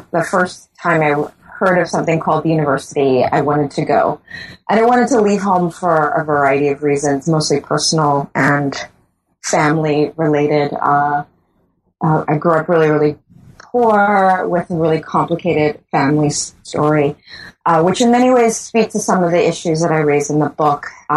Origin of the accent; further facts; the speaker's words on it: Bahamas; yes, I am born and raised in the Bahamas